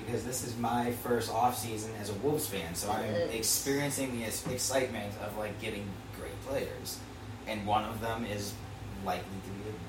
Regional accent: Pittsburgh, Pennsylvania, United States; I was gonna say, it seems like something we as Pittsburghers would be very

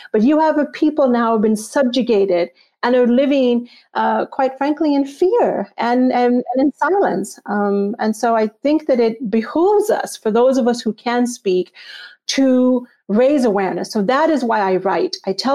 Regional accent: Texas, United States; also born or lived in Pakistan; Because I was born in Pakistan and we don't eat lamb. We eat goat meat or there's beef. And of course, then I was raised in Texas. And so it's this cow country.

